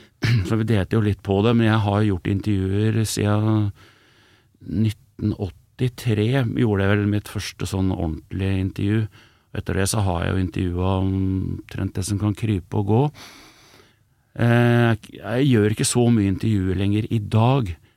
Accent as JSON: {"language": "Norwegian", "town": "Elverum", "region": "Innlandet", "country": "Norway", "said": "jeg kommer fra Elverum, som ikke sånn kjempelangt, 13 mil fra Oslo, nordøst for Oslo."}